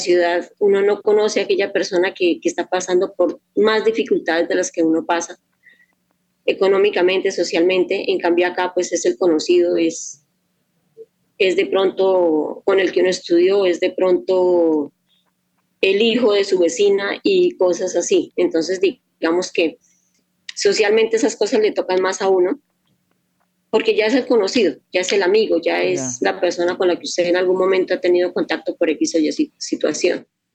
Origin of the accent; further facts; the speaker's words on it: Cimitarra, Santander, Colombia; Siempre estuvo en mi corazón regresar a Cimitarra. Amo Cimitarra, amo mi tierra. Y digamos que las dinámicas han cambiado. De hecho, vivir en la ciudad es muy distinto a estar en su pueblo y más en su pueblo natal.